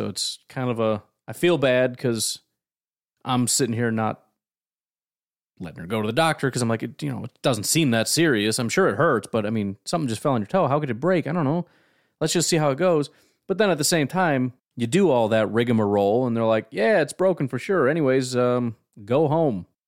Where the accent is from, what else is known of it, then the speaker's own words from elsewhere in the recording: Illinois, United States; now in Wisconsin, United States; I grew up in Illinois, so I always thought that was a huge rivalry. And then I went to move to Wisconsin